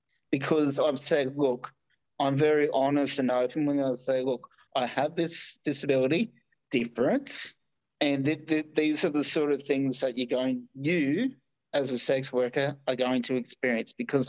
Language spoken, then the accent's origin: English; Sunshine Coast, Queensland, Australia; also born or lived in Sydney; I used to live in Sydney for about 4 years. So I'm actually from the Sunshine Coast. But I went down to Sydney with my parents for life experience.